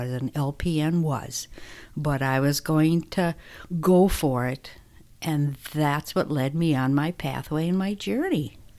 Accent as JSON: {"language": "English", "region": "North Dakota", "country": "United States", "tie": "born or raised there", "said": "I came from a small town in North Dakota, right on the border of North Dakota, Minnesota, and South Dakota. And I grew up on a farm, and I was sixth in line of 14 children."}